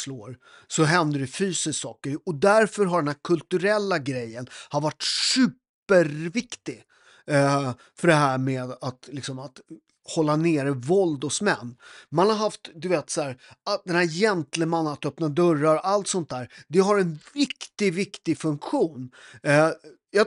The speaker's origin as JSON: {"language": "Swedish", "country": "Italy", "lives_now": "Sweden", "said": "Jag är ju lite svensk ibland. Och så är lite, det är ju det perfekta med att vara tvåkulturell. När det är bra att vara svensk, då är jag svensk. När det är dåligt att vara svensk, då är jag italienare."}